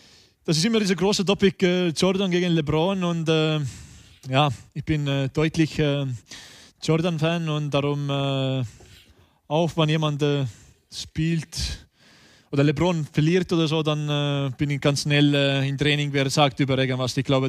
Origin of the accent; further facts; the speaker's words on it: Põlva, Põlva County, Estonia; German is a second language; Und ich komme aus Stadt in Pölva.